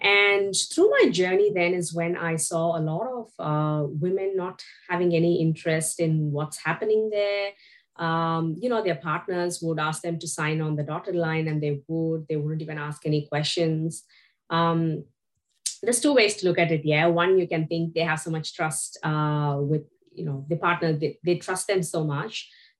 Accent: India; moved away as an adult; now in Melbourne, Australia; Yeah, so I come from India. I grew up, I studied in India. I was there for nearly 25 years.

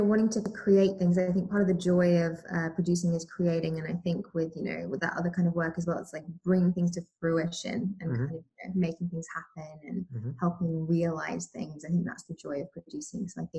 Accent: Australia; accent: Australian; And I've been told that my accent becomes more Australian when I'm angry and when

